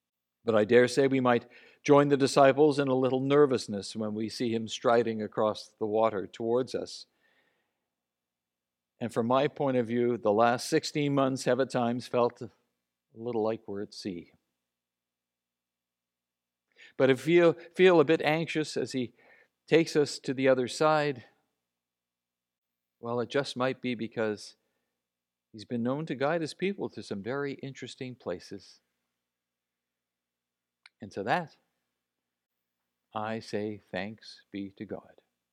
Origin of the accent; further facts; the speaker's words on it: Canada; doing so as a Canadian sometimes reveals a smugness that frankly isn't rational for those of us living in our own particular glass house